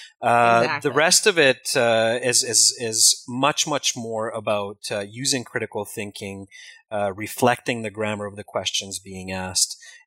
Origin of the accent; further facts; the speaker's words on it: British Columbia, Canada; accent: West Coast North American; I'm in British Columbia, which is in Canada, but much, much closer than other parts of the States or Canada.